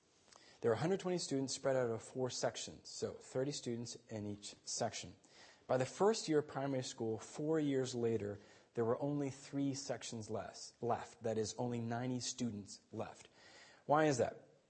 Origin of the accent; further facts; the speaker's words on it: Guatemala City, Guatemala Department, Guatemala; as a child growing up in Guatemala City, I attended a private Austrian school.